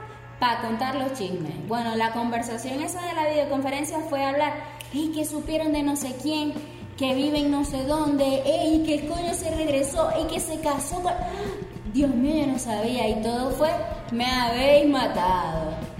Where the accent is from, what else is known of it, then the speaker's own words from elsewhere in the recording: Maracaibo, Zulia, Venezuela; Somos dos maracuchos tratando de emprender.